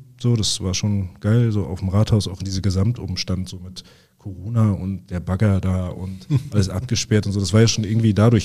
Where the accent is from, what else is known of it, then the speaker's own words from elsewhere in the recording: Rostock, Mecklenburg-Vorpommern, Germany; als Rostocker logischerweise mit Hansa